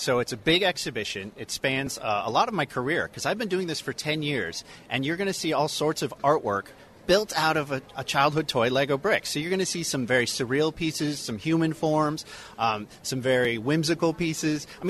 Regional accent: Oregon, United States; I grew up in Oregon, so it was tough. There's not a lot of ballparks there, of course.

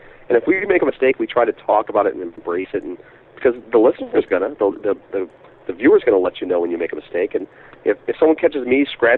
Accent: Chicago, Illinois, United States; I grew up in the South Side. I was much more of a high school basketball fan.

